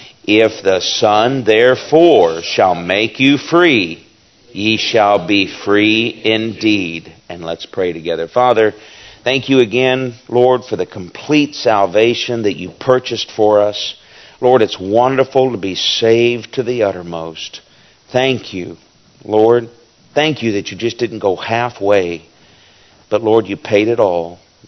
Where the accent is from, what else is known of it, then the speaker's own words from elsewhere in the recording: United States; I am an American, What I mean is I'm free.